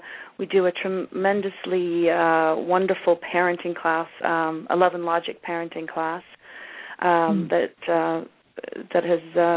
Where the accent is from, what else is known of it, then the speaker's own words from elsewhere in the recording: England, United Kingdom; And I grew up in England, and I had to learn a few things that I didn't even know.